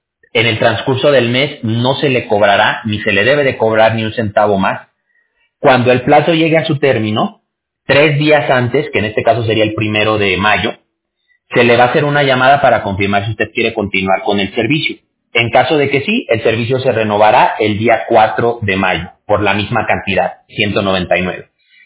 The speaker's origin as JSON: {"language": "Spanish", "town": "Viña del Mar", "region": "Valparaíso", "country": "Chile", "tie": "born there", "said": "si le dan una respuesta que no sea Viña del Mar, también cuélguelo"}